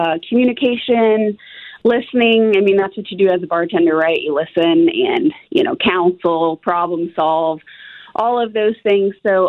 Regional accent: Wichita, Kansas, United States; Sure. I'm born and raised here in Wichita.

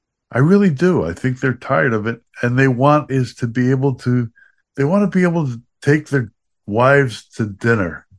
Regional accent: Chicago, Illinois, United States; Growing up in Chicago, I always thought that the Democrats were smart.

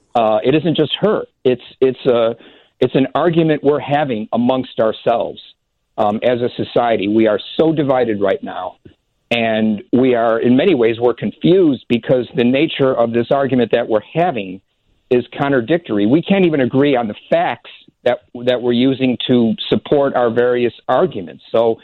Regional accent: Chicago, Illinois, United States; But I'm a Chicagoan. I'm a lifelong Chicagoan. I'm not going anywhere.

